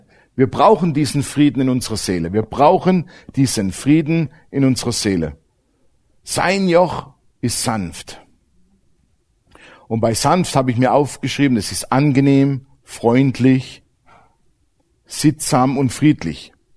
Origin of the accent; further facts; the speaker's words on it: United States; Blaue Autobahnschilder mag ich nicht. Ich komme aus Amerika, das sind alle grün.